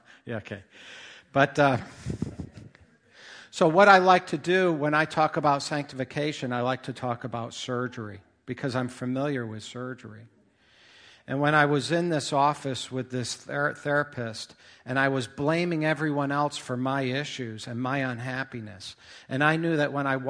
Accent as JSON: {"language": "English", "town": "Danbury", "region": "Connecticut", "country": "United States", "said": "I'm from Danbury."}